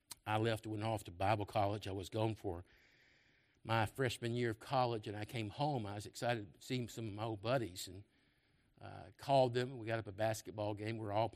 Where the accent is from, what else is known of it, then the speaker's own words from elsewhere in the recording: Memphis, Tennessee, United States; You have to understand something. I grew up in Memphis. I grew up not far from … was the coolest thing you would ever, ever imagine in Memphis.